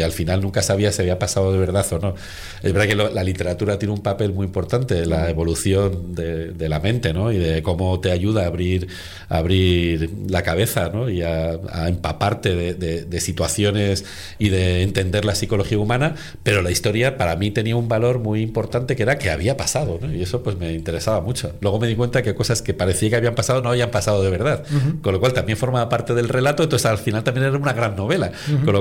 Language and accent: Spanish; Spain; creo que somos los españoles los que más nos la creemos al final.